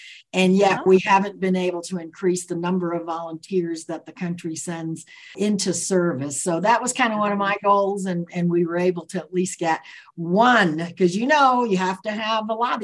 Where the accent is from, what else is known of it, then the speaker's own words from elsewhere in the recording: Florida, United States; Well, you know, I grew up in Florida, so that was sort of a cold place to go.